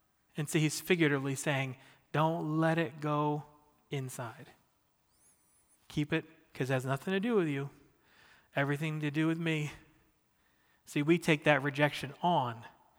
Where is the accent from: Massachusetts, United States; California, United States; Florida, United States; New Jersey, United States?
New Jersey, United States; Because I grew up in Southern Jersey, a suburb of Philadelphia, and where everybody was obsessed with the Eagles.